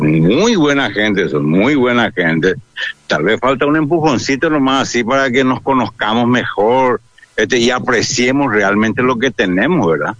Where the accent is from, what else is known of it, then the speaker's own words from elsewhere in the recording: Asunción, Paraguay; yo soy asunceno, pero estoy queriendo solicitar ya mi adopción para ser ayolense.